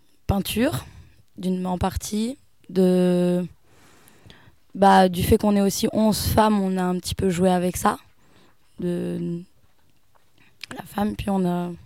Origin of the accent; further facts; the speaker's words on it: Auvergne-Rhône-Alpes, France; now in Geneva, Switzerland; Bah moi le Diois c'est un petit peu ma région d'origine, je viens d'ici